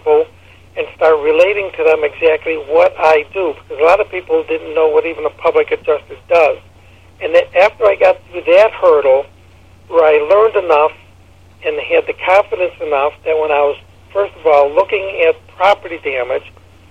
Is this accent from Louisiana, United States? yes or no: no; Chicago, Illinois, United States; I'm from Chicago, Illinois, and in this big city, in this wonderful state of ours